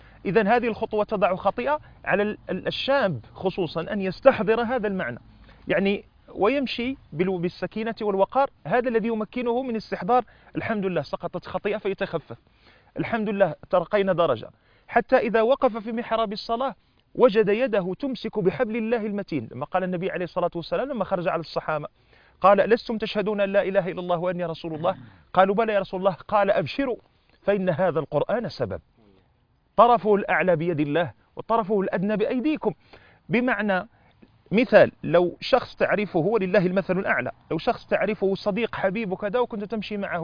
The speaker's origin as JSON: {"language": "Arabic", "country": "Morocco", "said": "ثم بعد ذلك عندنا في المغرب يرجعون إلى الطعام"}